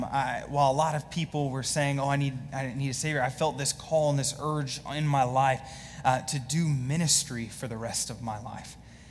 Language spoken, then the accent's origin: English; Allen, Texas, United States; my story is that I actually grew up in this area. So I was born and raised in Allen.